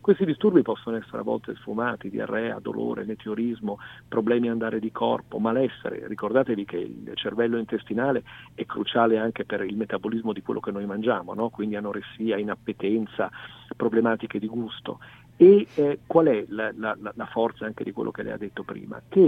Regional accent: Bologna, Emilia-Romagna, Italy; sono un bolognese, vengo dall'Emilia Romagna

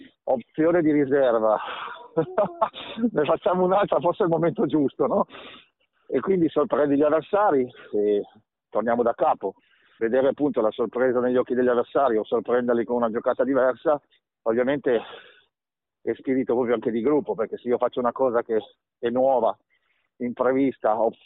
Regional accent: Piedmont, Italy; io sono piemontese

